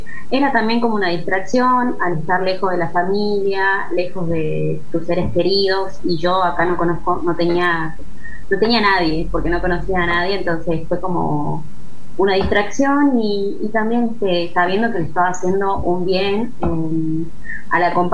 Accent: Salta, Argentina; apenas llegué a esta ciudad porque yo soy de Salta

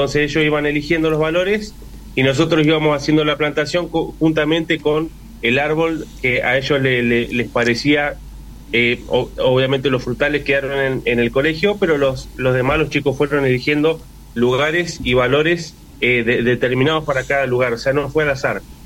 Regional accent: La Pampa, Argentina; soy de La Pampa, soy profesor en Ciencias de la Educación.

